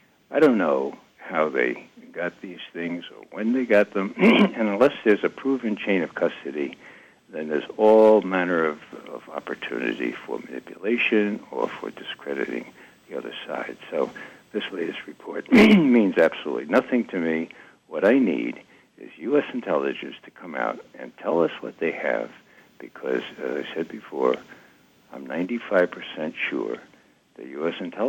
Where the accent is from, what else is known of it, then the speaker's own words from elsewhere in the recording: Ireland; You know, I'm Irish, and so I have to be careful about being prejudiced against the British.